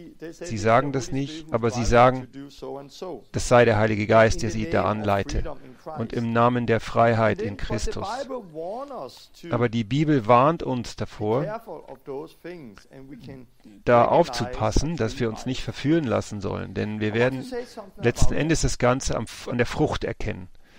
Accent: Denmark; German is a second language; Und ich benutze meine dänische Bibel. Denn ich bin aus Dänemark. Und ich bin aufgewachsen mit dieser Bibel

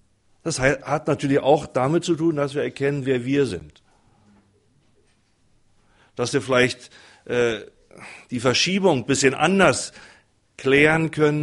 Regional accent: Berlin, Germany; born there; now in Uelzen, Germany; Und so sind wir nach Uelzen gekommen, wo ich auch nicht, bin gebürtiger Berliner, werde dann mitkriegen schon an der Sprache. Und komme in so einer Kleinstadt, von einer Großstadt in eine Kleinstadt.

